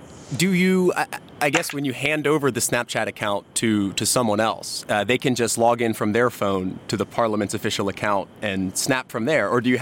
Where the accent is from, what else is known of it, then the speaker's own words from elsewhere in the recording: United States; now in Denmark; I'm an American citizen, but I'm living in Denmark